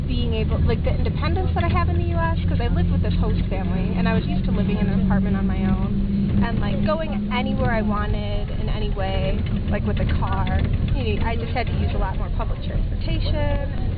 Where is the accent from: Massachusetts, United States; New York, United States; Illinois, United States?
Illinois, United States; Wheaton; I grew up in Wheaton, Illinois, which is a suburb of Chicago, and it's very religious and very white.